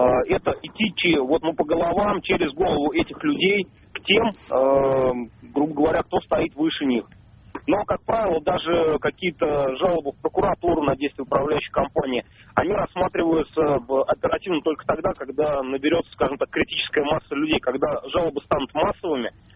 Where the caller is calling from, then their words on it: Samara, Samara Oblast, Russia; звоню вам из Самары.